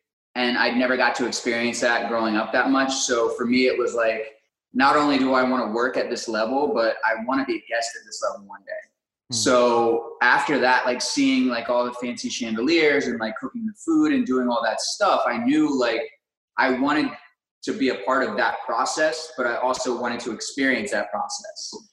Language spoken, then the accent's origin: English; Frederick, Maryland, United States; now in Los Angeles, United States; I grew up in a town called Frederick, Maryland, which is like 40 miles north of Washington, D.C. I've been in L.A. now for, it'll be 12 years this month.